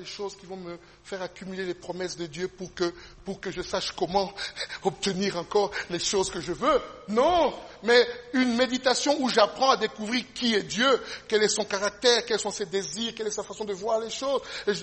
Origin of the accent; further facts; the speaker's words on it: Belgium; J'aurais beau lui dire que j'habite en Belgique, que je suis belge